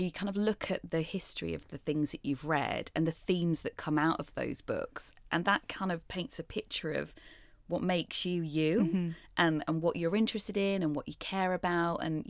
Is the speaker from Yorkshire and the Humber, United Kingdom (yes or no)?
yes; Yorkshire and the Humber, United Kingdom; also born or lived in London; I grew up in Yorkshire and then came back to London. I was born in London, actually, grew up in Yorkshire and then came back to London for my college and a university.